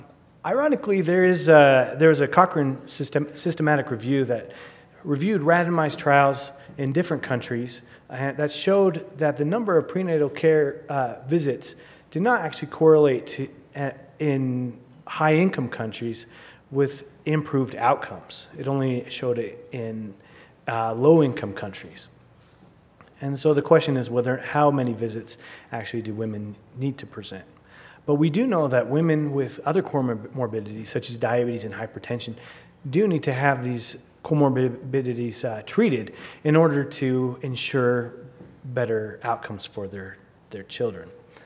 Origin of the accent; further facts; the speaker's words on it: Sandy, Utah, United States; I am kind of local also. I grew up in Sandy, Utah.